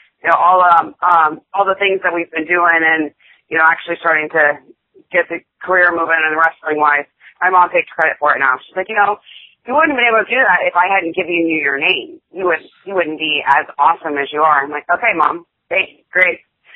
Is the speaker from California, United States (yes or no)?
no; Melbourne, Florida, United States; born there; also born or lived in South Carolina / North Carolina / Kentucky / Georgia; I was originally born in Melbourne, Florida, over by Cocoa Beach.